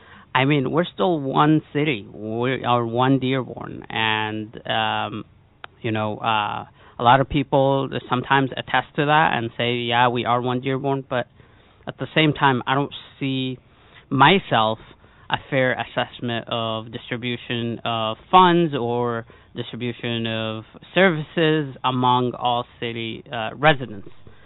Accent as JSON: {"language": "English", "country": "Yemen", "second_language": "English", "said": "you're like probably driving in my home country in Yemen is probably better."}